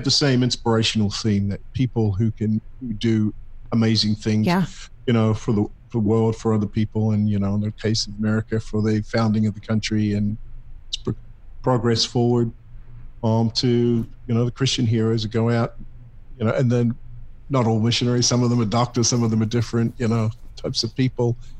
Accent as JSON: {"language": "English", "country": "New Zealand", "tie": "born or raised there", "said": "I was born and raised in the Plymouth Brethren denomination in New Zealand"}